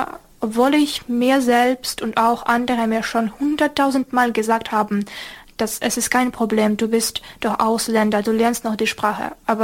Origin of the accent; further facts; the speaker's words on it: Ukraine; German is a second language; now in Germany; Sogar ganz normale Kartoffeln, ja, war bei uns in der Ukraine ein bisschen anders als hier. Ja, aber sonst, alles ist super. Finde ich, hier in Deutschland ist wirklich cool.